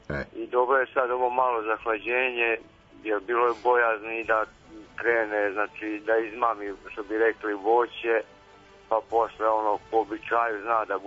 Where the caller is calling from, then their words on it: Belanovica, Kolubara District, Serbia; Ja sam iz Belanovića.